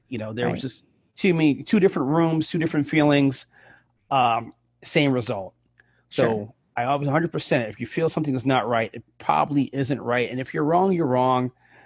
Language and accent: English; Bronx, New York, United States; When I was younger, you know, I grew up in the Bronx, and I was in high school.